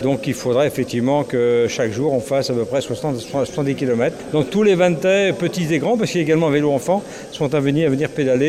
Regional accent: Brittany, France; quand on est breton, c'est difficile d'échapper à ça. Tout petit, je suis tombé là-dedans avec mon père, avec la famille.

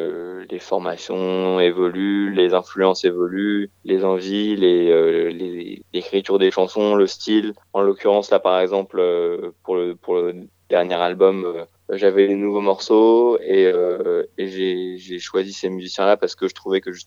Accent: Paris, Île-de-France, France; je l'ai eue vraiment tout seul à Paris, en grandissant à Paris

